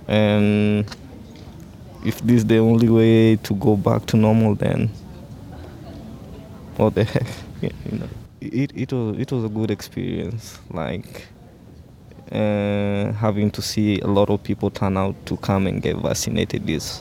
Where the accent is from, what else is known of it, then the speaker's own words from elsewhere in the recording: Kenya; I'm 25, and I'm taking a major in arts at AWC. I'm from Kenya.